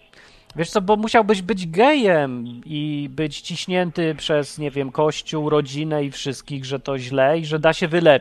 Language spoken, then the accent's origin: Polish; Kraków, Lesser Poland, Poland; bo ja w Krakowie się wychowałem. Tam chodzili.